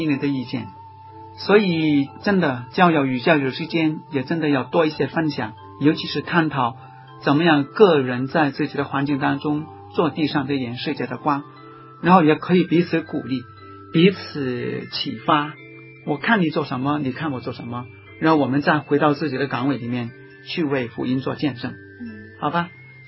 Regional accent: Hong Kong; 就像我们香港人有时候，哎呀啊，假期怎么样？

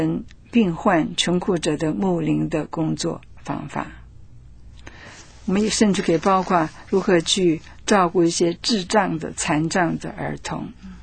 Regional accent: China; 我们是中国人，是现代的中国人

